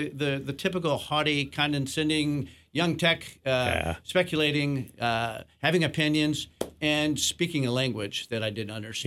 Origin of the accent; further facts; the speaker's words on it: Watervliet, Michigan, United States; moved away as an adult; I grew up in Watervliet. I moved away 37 years ago.